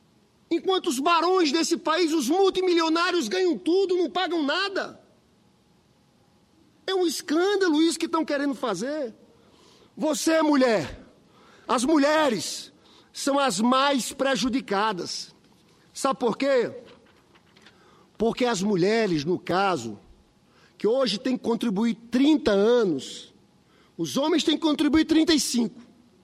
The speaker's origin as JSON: {"language": "Portuguese", "region": "Paraíba", "country": "Brazil", "lives_now": "Rio de Janeiro, Brazil", "said": "Eu sou paraibano, sou senador pelo Rio, mas tenho muito orgulho de ser nordestino. Estive agora, em dezembro, janeiro, na minha terra, na Paraíba."}